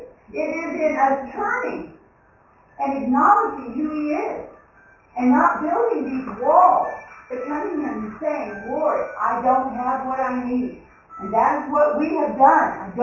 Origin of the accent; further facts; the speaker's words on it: United States; Because, by God, I am an American preacher. I have money.